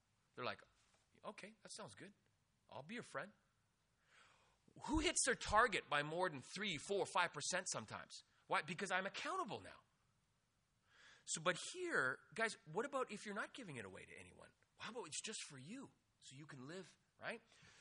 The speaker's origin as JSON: {"language": "English", "country": "Ireland", "said": "because I'm Irish and I feel like hitting him, because of Christ, it subdues that mad Irishman."}